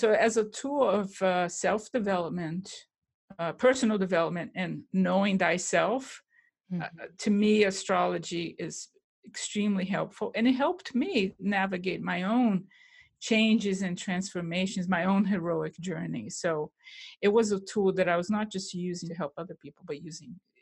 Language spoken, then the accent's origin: English; Brazil; And now I come from Brazil, and I would say that Brazil is pretty, in general, as a country and as a culture